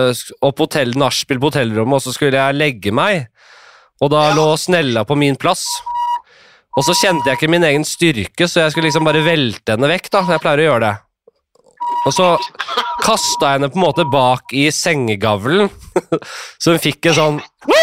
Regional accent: Nordstrand, Oslo, Norway; da jeg vokste opp på Nordstrand

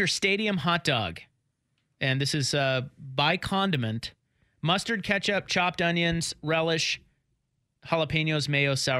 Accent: Kansas, United States; It used to be, I don't know, I'm from Kansas, so kind of sheltered

